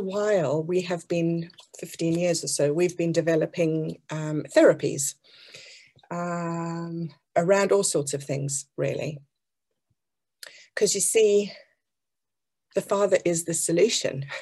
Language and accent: English; South Africa; moved away as an adult; Because I come from South Africa, and at the age of 23, I got on a plane with my husband and moved to the other side of the world to my family.